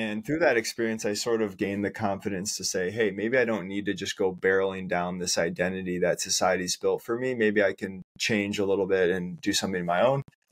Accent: Minnesota, United States; Yeah, I grew up in a suburb and then went to school at the U in M

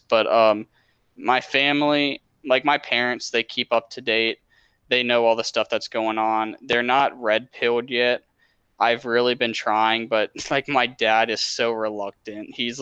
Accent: Virginia, United States; now in Tennessee, United States; I'm from Virginia, but I moved out of Virginia about a little over a month ago to Tennessee.

